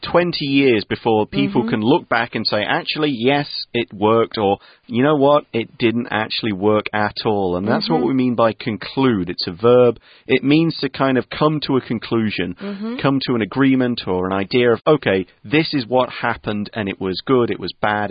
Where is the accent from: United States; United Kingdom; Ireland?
United Kingdom; As a British person, I'm very curious and quite worried about the way this is going to go